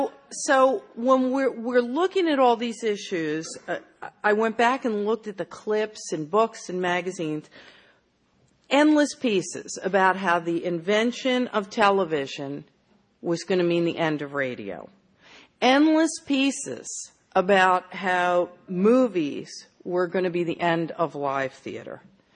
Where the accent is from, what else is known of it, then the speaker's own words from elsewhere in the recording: Drexel Hill, Pennsylvania, United States; I grew up in Drexel Hill, in a lovely center hall colonial with a club chair in the living room right near the fireplace.